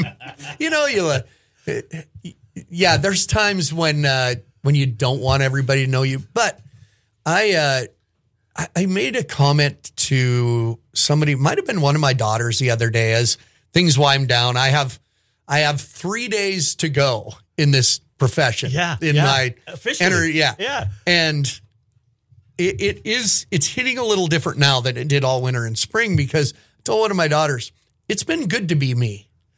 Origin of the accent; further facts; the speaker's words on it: Montana, United States; for years I talked about being from Montana, and I always said I was from Montana when being from Montana wasn't cool